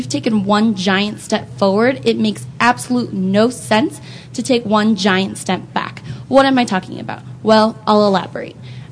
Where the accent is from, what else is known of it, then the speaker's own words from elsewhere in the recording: Denver, Colorado, United States; I'm from Denver, Colorado.